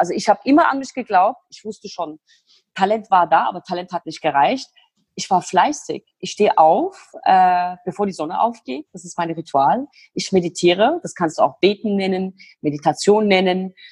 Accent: Turkey; now in Germany; komme aus der Türkei mit meiner Zwillingsschwester. Wir sind in der Türkei groß geworden, bei den Großeltern. Unsere Eltern sind damals in den 50er Jahren nach Deutschland gekommen

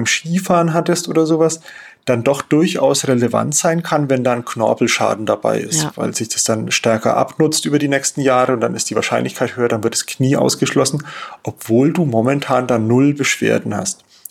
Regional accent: Kemnath, Bavaria, Germany; Wenn du aber jetzt hier in Chemnat wohnst, wo ich herkomme, dann da kostet dir alles nichts, weil das ist in der nördlichen Oberpfalz, so an der tschechischen Grenze ein bisschen so.

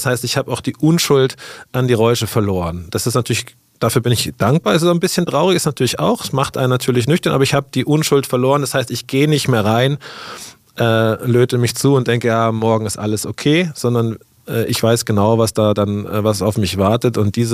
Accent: Munich, Bavaria, Germany; Ich bin Münchner, ich bin hier aufgewachsen.

